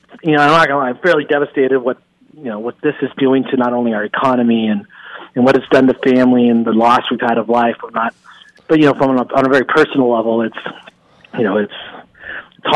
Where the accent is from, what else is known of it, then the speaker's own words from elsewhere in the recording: California, United States; I was from Southern California. I didn't know much about Eugene. My whole family lives down there, my cousins, my sisters, and I wasn't really looking.